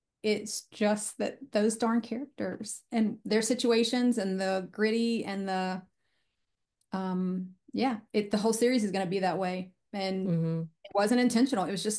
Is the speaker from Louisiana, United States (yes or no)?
yes; Louisiana, United States; I grew up outside of New Orleans, and so to walk those streets and bring those smells and sounds and foods in was just a great time for me.